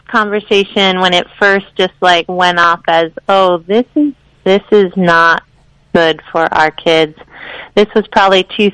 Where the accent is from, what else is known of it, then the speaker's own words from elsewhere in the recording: Richmond, Vermont, United States; I grew up in Richmond, Vermont, and then went to college in Massachusetts and had some great adventures out west after that, and then knew I really wanted to come back to Vermont